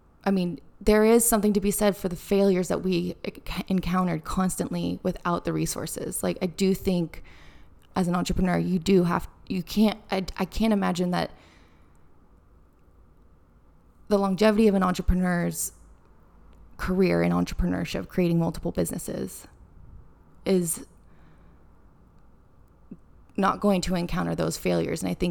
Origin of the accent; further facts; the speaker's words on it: West Coast, United States; I grew up in America, but I grew up on the West Coast